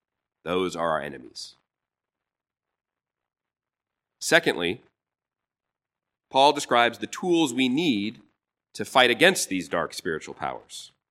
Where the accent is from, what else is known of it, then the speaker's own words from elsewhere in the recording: Massachusetts, United States; Growing up near Boston, I took many school field trips to walk the Freedom Trail